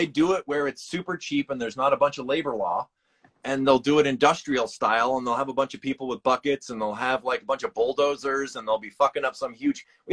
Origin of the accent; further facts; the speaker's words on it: Chicago, Illinois, United States; also born or lived in California; I was from Chicago, and I'd lived out in Cali for a few years and all that.